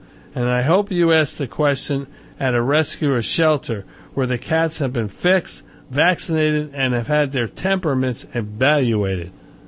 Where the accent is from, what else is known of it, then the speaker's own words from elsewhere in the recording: Lunenburg, United States; Long, long ago, before the internet, after push-button phones, I grew up in Lunenburg.